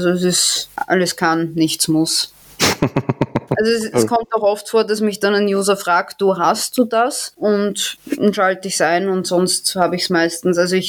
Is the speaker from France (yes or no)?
no; Austria; now in Germany; Ohne Grund bin ich aus Österreich nicht abgehauen.